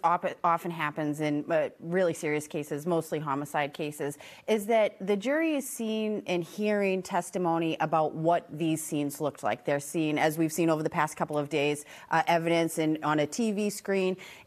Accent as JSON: {"language": "English", "region": "New England", "country": "United States", "said": "We're all from New England. I think everybody can imagine what it was like."}